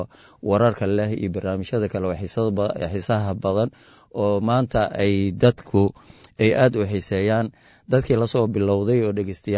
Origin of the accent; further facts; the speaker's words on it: Afgooye, Lower Shabelle, Somalia; Waxaan ku dhashay gobolka Shabeelaha Hoose, gaar ahaan degmada Afgooy ayaan ku dhashay 1966-kii isbitaalka weyn ee waxaan ku dhashay degmada Afgooy oo labada yaqaan ayaan ku dhashay dugsigeygii Qur'aanka waxaan ku qaatay degmada Afgooy